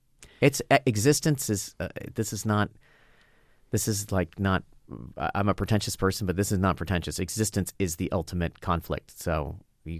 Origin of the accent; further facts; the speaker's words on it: Los Angeles, California, United States; I grew up in Los Angeles and you really could pass.